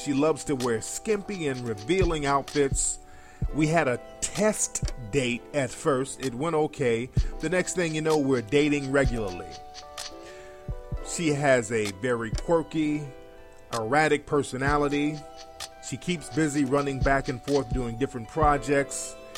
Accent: New York, United States; moved away as an adult; now in Florida, United States; Now, I live down in Florida. I'm originally from New York. And I went down there to restructure my life.

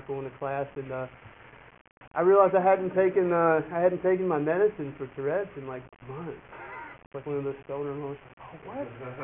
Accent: Canton, Georgia, United States; also born or lived in Augusta; I was born in Augusta and moved to Canton, Georgia. I grew up in Canton, Georgia. It's a little small town north of here.

